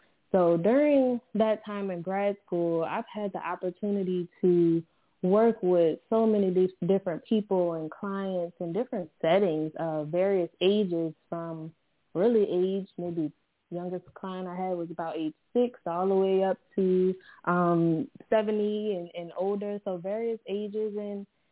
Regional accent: New Orleans, Louisiana, United States; So I am from New Orleans, Louisiana. You may hear my accent come out a little bit

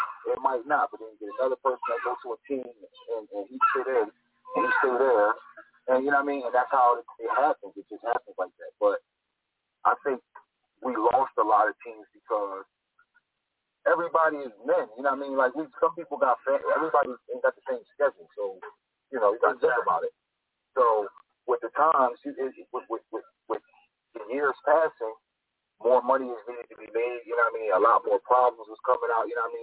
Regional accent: Tampa, Florida, United States; now in Philadelphia, United States; Like, I come from Philly, even though I'm from Tampa, you know what I mean? Like, I live in Philly now.

